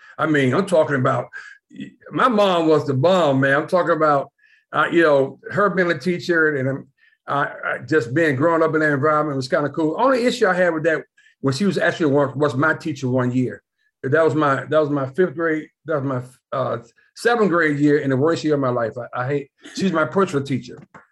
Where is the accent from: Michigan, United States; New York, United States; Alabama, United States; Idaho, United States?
Alabama, United States; Fairfield; also born or lived in Birmingham; I grew up in Fairfield, Alabama, but then we moved over to Bush Hills, which I was in sixth grade. And that's where I really started growing up and learning about people.